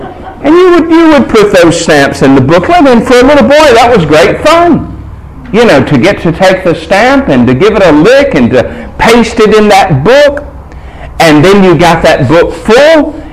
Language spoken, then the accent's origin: English; United States; The first time I came across the word redemption was when I was a little boy growing up in America, going to the supermarket with my mother.